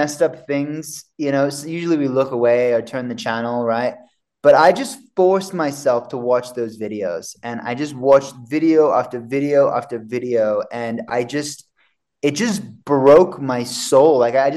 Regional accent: Avalon, New South Wales, Australia; by my hometown in Avalon, Australia. I know my accent's all over the place. That's originally where I'm from, is Australia

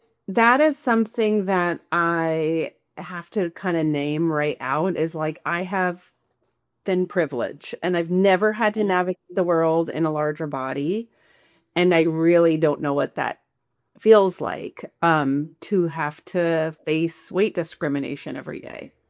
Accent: New York, United States; So I was raised in New York in Long Island.

